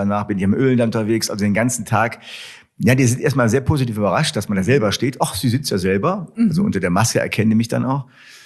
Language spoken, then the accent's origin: German; Wuppertal, North Rhine-Westphalia, Germany; ich bin hier in Wuppertal geboren, bin hier an Bord und bleibe auch hier vor Ort